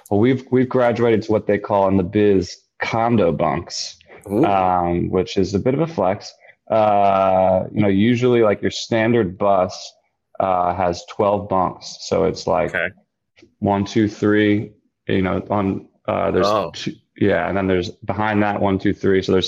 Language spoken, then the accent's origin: English; Philadelphia, Pennsylvania, United States; I'm from Philly too, you know, and a couple of people, or Sam from the band as well, is from Philly.